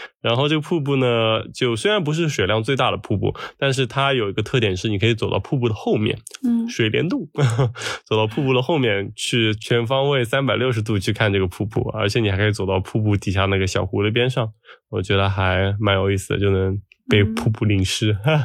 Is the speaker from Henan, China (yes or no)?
no; Xi'an, Shaanxi, China; 因为我们爱来自西安，就是也有很多关于羊的做法